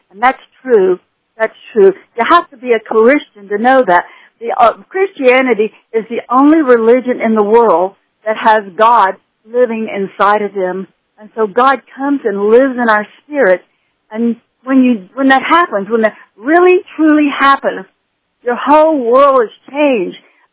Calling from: Pensacola, Florida, United States; I'm calling from Pensacola, Florida.

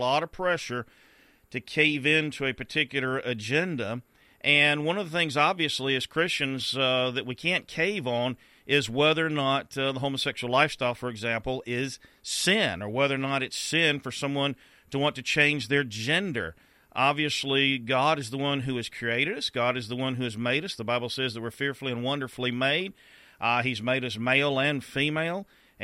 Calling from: South Carolina, United States; This is near and dear to me in a very real sense, as I'm broadcasting from South Carolina.

